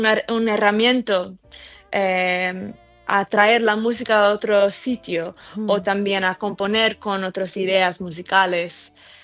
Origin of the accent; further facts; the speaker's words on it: United States; yo crecí en Estados Unidos, siempre tuve esos sonidos en mi alrededor